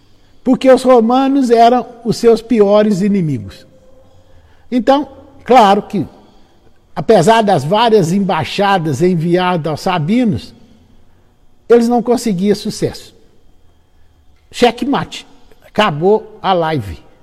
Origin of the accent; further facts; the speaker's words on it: Minas Gerais, Brazil; Eu sou mineiro, eu adoro conto